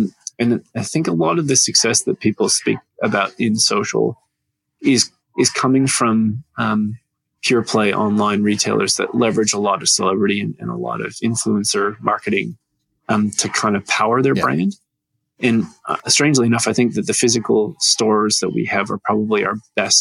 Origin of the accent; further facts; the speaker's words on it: Canada; as a Canadian, I've kind of seen the rise of legalization of marijuana in Canada.